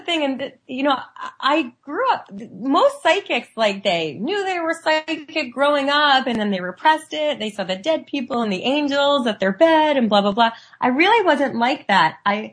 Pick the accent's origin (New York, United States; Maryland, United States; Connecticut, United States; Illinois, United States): New York, United States; Bronx; And I grew up in the Bronx, which is not really like the super sensitivist environment.